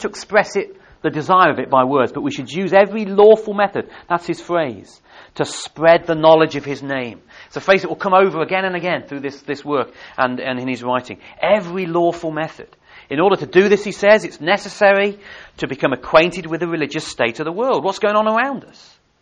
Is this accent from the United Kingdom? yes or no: yes; England, United Kingdom; I know we are English, most of us.